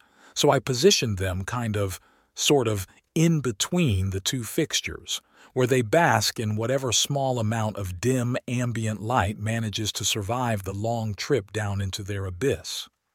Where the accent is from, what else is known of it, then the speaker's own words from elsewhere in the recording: Philadelphia, Pennsylvania, United States; I grew up in Philadelphia, where my grandfather taught me to encourage our National League boys of summer